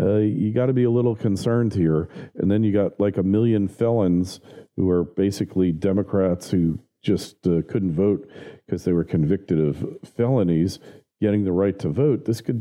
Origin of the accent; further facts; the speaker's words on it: Florida, United States; Oh, that's my home state.